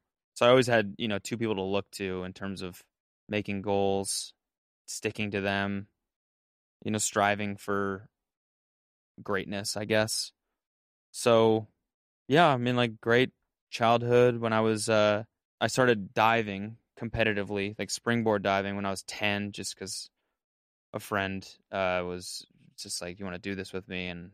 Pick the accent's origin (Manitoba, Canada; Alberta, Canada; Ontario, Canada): Alberta, Canada; Calgary; So I grew up in Calgary, Alberta, which is in Canada. And I grew up like outside of the city